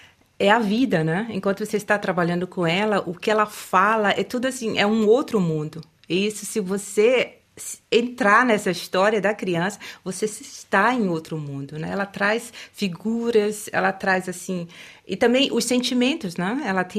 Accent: Salvador, Bahia, Brazil; now in Germany; E eu venho de Salvador para a Alemanha e também me encontrei nesse estado de estar sozinha.

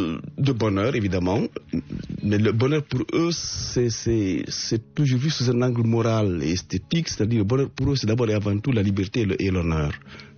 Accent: Guinea; moved away; Je suis sorti de Guinée pour échapper à l'étouffement, pour échapper peut-être aussi à la mort

